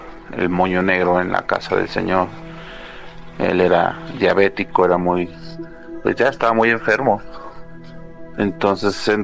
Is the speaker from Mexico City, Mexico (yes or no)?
no; León, Guanajuato, Mexico; Yo soy de León, Guanajuato.